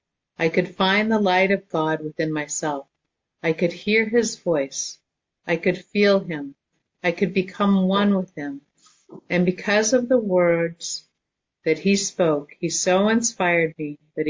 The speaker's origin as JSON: {"language": "English", "region": "Midwest", "country": "United States", "moved": "yes", "lives_now": "Seattle, United States", "said": "I came to Seattle from the Midwest, and I went to work for a large firm."}